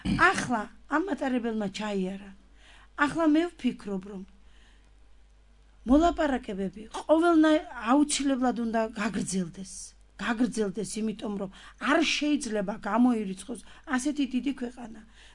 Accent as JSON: {"language": "Georgian", "region": "Samegrelo-Zemo Svaneti", "country": "Georgia", "said": "ყველა ჩემი ახლობელი და ნათესავი იქ მე ძირითადად სამეგრელოდან ვარ და იქ ცხოვრობდა."}